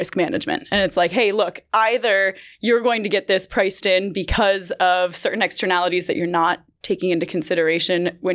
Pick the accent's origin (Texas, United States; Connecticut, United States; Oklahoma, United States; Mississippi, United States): Connecticut, United States; Connecticut.